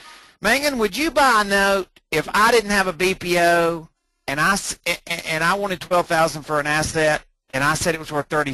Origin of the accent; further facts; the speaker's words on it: Jackson, United States; I was raised in South Jackson.